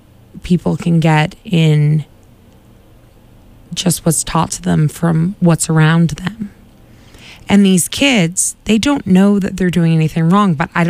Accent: Quincy, Massachusetts, United States; that's a slight at the culture I was surrounded with growing up in Quincy, Massachusetts.

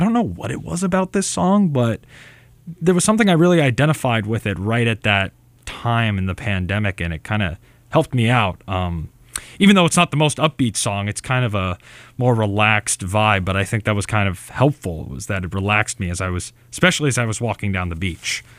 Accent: Massachusetts, United States; And I'm from around here. I'm from Massachusetts.

